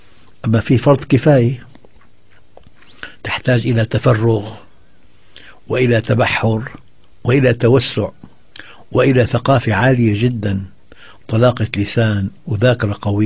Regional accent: Syria; والله أنا أقول لك يعني أنا من الشام.

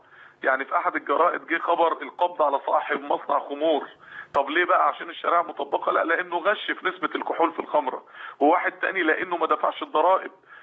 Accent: Egypt

